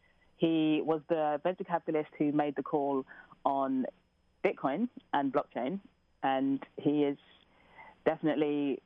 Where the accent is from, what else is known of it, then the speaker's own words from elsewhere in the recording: England, United Kingdom; accent: English; You can tell from my accent, I'm English.